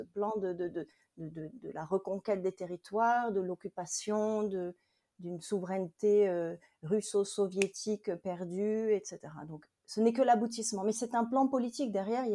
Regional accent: Paris, Île-de-France, France; je suis française, je viens de Paris

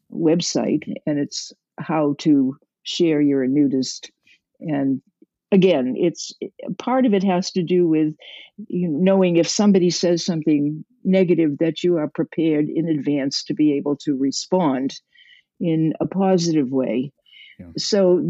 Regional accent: Massachusetts, United States; I'm from Massachusetts, so there are plenty of things you can still do in the cold weather.

